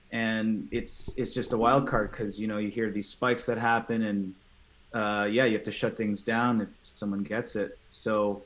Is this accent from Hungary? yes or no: no; Canada; now in Los Angeles, United States; I'm in LA, actually. I am Canadian, but I spend a lot of my time in Los Angeles. We go back and forth.